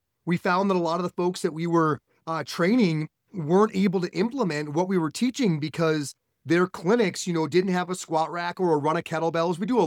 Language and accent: English; Fort Collins, Colorado, United States; I'm from Fort Collins, Colorado.